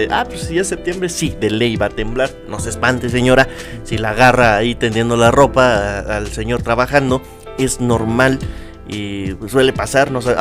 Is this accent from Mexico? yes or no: yes; Mexico; digo somos porque yo también lo he hecho, de decir, México, pues sí, tiene sus cosas